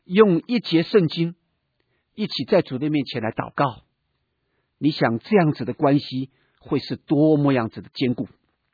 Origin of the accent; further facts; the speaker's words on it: China; 我们中国人也这样讲，一日之计怎么样，在于晨。